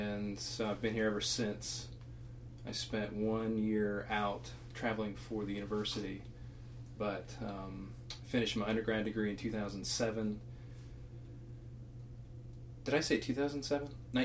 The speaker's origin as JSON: {"language": "English", "town": "Home", "region": "Pennsylvania", "country": "United States", "tie": "born or raised there", "said": "Well, I come from a little town in western Pennsylvania, and the name of the town is Home."}